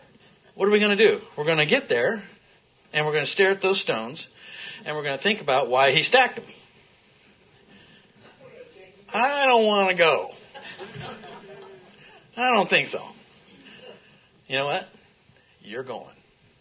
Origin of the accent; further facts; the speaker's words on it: Lovelock, Nevada, United States; I'm from Lovelock. Anybody know the Humboldt River?